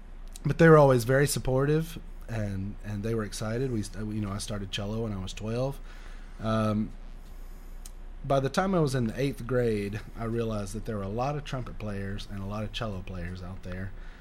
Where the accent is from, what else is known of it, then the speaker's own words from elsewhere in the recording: Florence, Alabama, United States; I'm from Florence, Alabama originally.